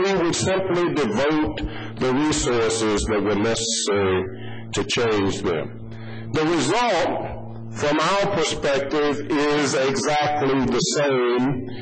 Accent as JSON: {"language": "English", "region": "the South", "country": "United States", "said": "I'm from the South. Where I come from, bigotry means race."}